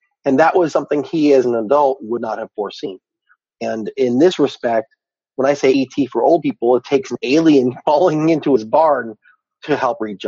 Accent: California, United States; I came from Southern California, so it was always about trying to, you know, is this cool?

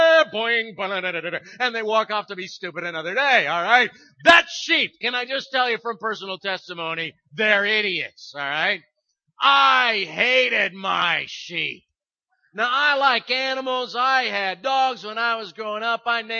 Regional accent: Iowa, United States; I grew up in Iowa and I was in 4-H.

